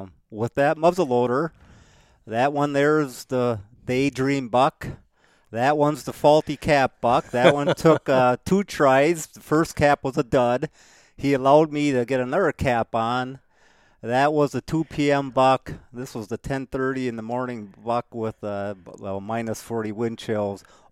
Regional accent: Wisconsin, United States; now in Minnesota, United States; I grew up in Wisconsin, in the southeast part of the state.

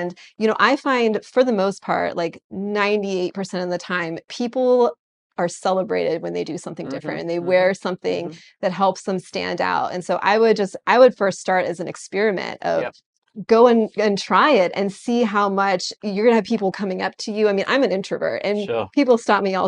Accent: Virginia, United States; So I grew up in Virginia, and when I was a little girl, my mom used to sew me dresses when I was in preschool.

